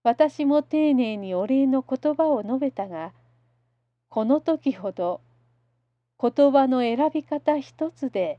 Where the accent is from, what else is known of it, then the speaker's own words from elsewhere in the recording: Okayama, Japan; ここが地元の岡山であること